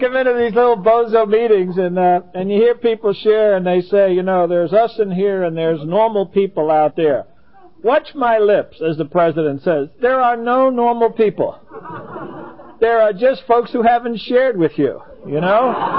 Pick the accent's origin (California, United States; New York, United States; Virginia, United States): California, United States; San Diego; So if I slip into that, if I forget I'm from San Diego and I flip into